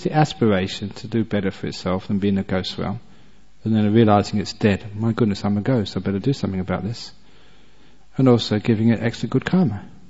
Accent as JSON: {"language": "English", "region": "England", "country": "United Kingdom", "tie": "born or raised there", "said": "I was born and brought up in England."}